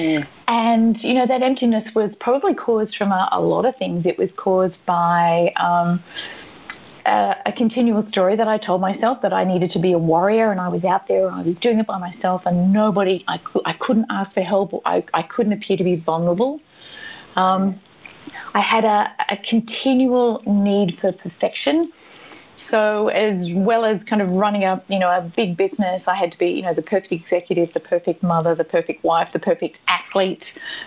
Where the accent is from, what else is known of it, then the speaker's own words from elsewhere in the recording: Australia; accent: Australian; I'm Australian, just in case the accent didn't give me away.